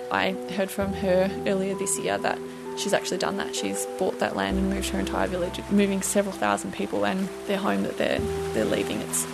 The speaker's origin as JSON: {"language": "English", "town": "Mildura", "region": "Victoria", "country": "Australia", "tie": "born or raised there", "also_born_or_lived": "Alice Springs", "said": "I was born in Alice Springs, which is right in the middle of Australia in the desert, in the Northern Territory. But as a child, my family moved to a place called Mildura, which is right in the middle of the desert, but it's a bit of an oasis because it's on the Murray River."}